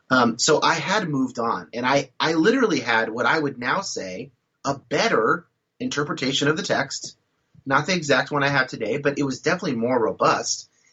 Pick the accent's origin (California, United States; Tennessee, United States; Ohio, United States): California, United States; my own sort of like California evangelicalism light experience that I was raised with in Northern California.